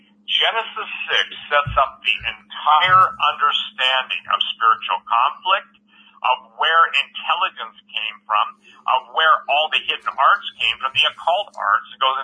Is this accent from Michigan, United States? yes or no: yes; Iron River, Michigan, United States; born there; I was born in Iron River, which is at the base. I was actually born in the hospital in the town that Greg Evenson taught high school in.